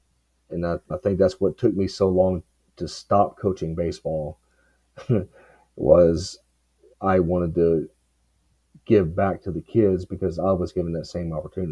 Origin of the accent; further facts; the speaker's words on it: Cincinnati, Ohio, United States; born there; Just because I was born in Cincinnati, my dad and everybody was from Cincinnati.